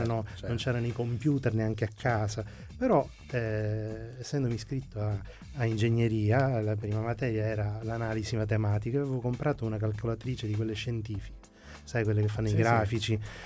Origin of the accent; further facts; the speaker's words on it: Agrigento, Sicily, Italy; Io non sono palermitano, sono agrigentino. Quando ero ad Agrigento, da ragazzino fino alla scuola superiore